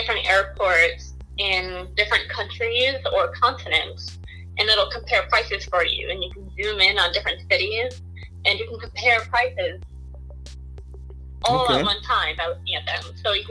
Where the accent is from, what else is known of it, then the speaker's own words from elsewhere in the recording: New Jersey, United States; I think I saw it when I was growing up that I was better than the rest of the Northeast because I was from New Jersey.